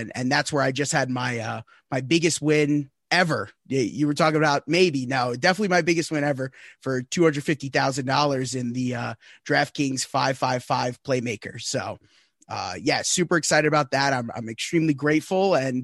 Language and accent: English; Northeast, United States; I'm from the Northeast. I'm actually a Chicago Bears fan from the Northeast